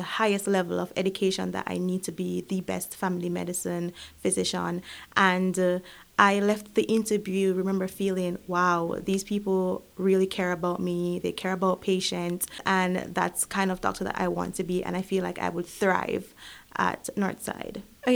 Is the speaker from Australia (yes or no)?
no; Jamaica; now in Milwaukee, United States; I am a non-US IMG. I'm from Jamaica, and I am doing family medicine here at Northside Milwaukee.